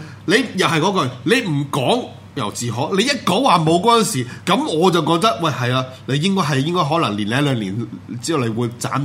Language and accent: Cantonese; Hong Kong; 即係我哋香港人咧，有好多我哋認為一啲好合好好合理或者好正常嘅自由啊